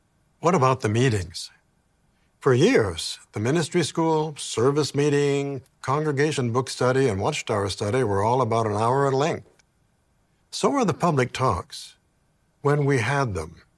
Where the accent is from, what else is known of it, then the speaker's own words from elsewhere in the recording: Canada; Before we had a kingdom hall in my hometown, the congregation met in a rented facility. Now in October, the place was decorated for Halloween. And in December, there was a great big Christmas tree on the platform. We couldn't move it. Now, this was in Canada